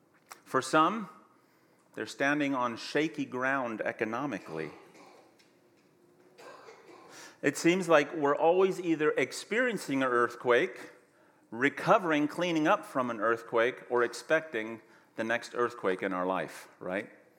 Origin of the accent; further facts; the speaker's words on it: Germany; And I am doing this the way I grew up, I just realized. I grew up in Germany.